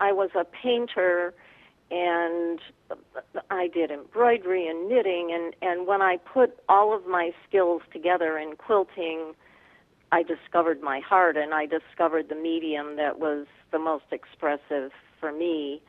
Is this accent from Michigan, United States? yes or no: no; Elgin, Illinois, United States; now in Paducah, United States; I moved to Paducah under the Artist Relocation Program in 2005. I am originally from Elgin, Illinois, Northern Illinois, Chicago area.